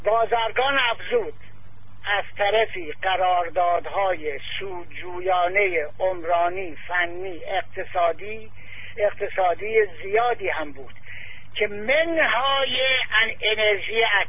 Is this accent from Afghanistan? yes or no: no; Iran; من که در خارج میخوام خودم معرفی کنم اول میگم اهل کجا هستی؟ میگم اهل ایران، هم ایرانیان